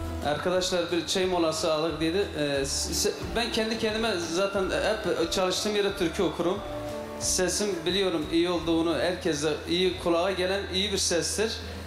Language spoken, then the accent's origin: Turkish; Tal Afar, Nineveh, Iraq